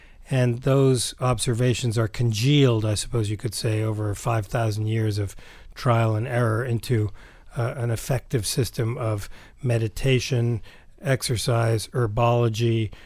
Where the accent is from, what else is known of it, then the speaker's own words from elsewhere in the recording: New York City, New York, United States; Growing up in New York City in the 1960s in a Jewish family that had suffered quite a loss to the Holocaust